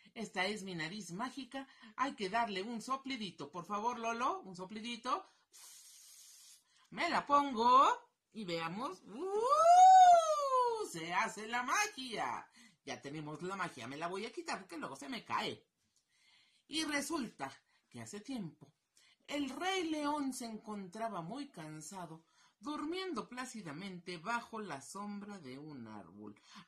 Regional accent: Mexico; vengo desde México para, en cuentos, a contarles una historia

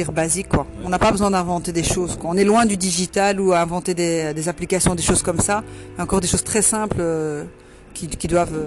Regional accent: Belgium; moved away as an adult; now in Morocco; mon processus d'expatriation a démarré en 2005 et je suis partie de la Belgique vers le Maroc en 2008.

